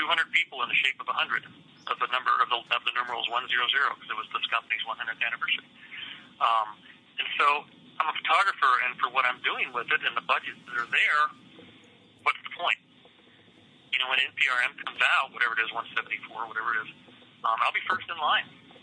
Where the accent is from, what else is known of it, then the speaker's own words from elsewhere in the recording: Washington, United States; I'm from Washington, so I feel bad for them as well.